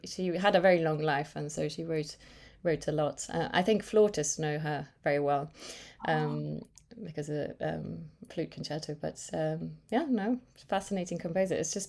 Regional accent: Sarajevo, Federation of Bosnia and Herzegovina, Bosnia & Herzegovina; English is a second language; when I was growing up in Sarajevo

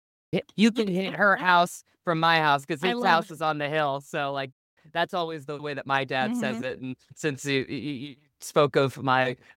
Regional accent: Virginia, United States; I'm from Virginia. I have a 540 area code.

